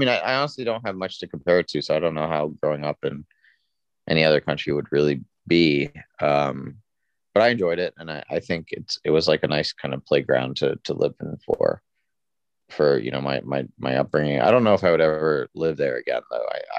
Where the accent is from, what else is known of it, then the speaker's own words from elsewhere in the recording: Singapore; moved away as an adult; also born or lived in New York, United States; now in United States; Yeah, so I grew up in Singapore primarily, was born in New York, but mostly grew up in Singapore. And then I moved back to the States in 2010, I think, to go to college at USC.